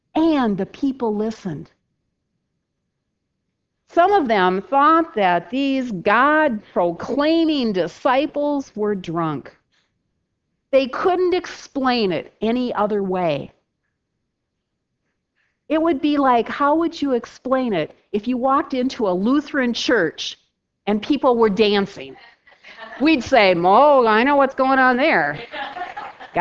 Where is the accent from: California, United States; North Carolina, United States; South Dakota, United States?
South Dakota, United States; accent: South Dakota; I could pull out my South Dakota accent a little bit